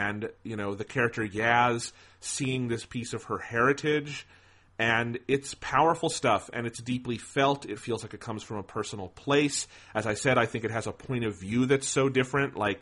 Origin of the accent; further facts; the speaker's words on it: United States; I'm not African American, but as an American, I could at least say this is all wrong.